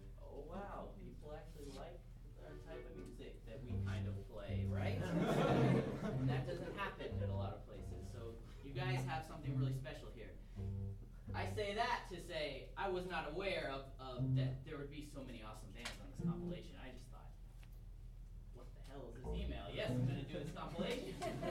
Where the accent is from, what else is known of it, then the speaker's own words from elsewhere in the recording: Texas, United States; And I feel like we're almost like outsiders because we're from Texas